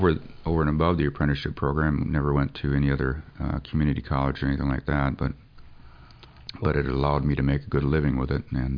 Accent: Wisconsin, United States; I tell you, I'm originally from Wisconsin, and I graduated from high school in 1970.

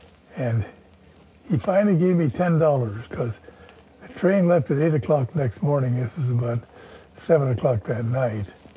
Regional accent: Kansas, United States; And I was born and raised in Kansas, little town, nine brothers and sisters.

